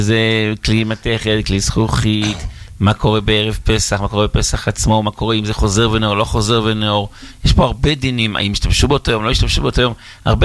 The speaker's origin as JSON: {"language": "Hebrew", "town": "Netivot", "region": "Southern District", "country": "Israel", "said": "בסדר, אנחנו מנתיבות."}